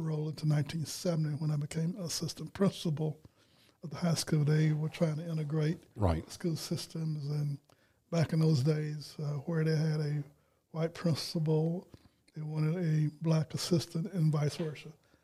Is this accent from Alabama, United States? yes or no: yes; Greensboro, Alabama, United States; also born or lived in Selma; I was born in Selma, Alabama, but I grew up in Greensboro, Alabama.